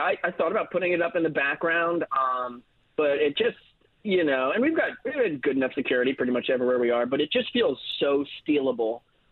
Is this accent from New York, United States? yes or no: yes; New York, United States; I say down in because I'm a New Yorker at heart, so it feels like it's down